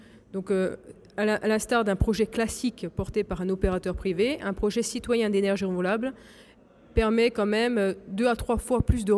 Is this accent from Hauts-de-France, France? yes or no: no; Corsica, France; qui seraient applicables chez nous en Corse